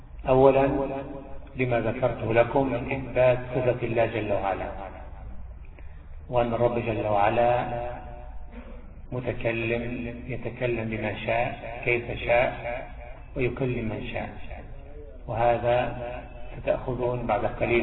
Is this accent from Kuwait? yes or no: no; Egypt; ومن العجب أن بلادنا مصر